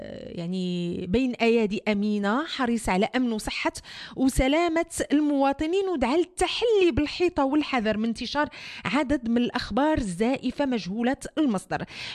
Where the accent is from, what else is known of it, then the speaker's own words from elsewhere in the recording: Morocco; كي اللي غادي يقول بأن هذا اللقاح من أجل التجسس علينا كمغاربة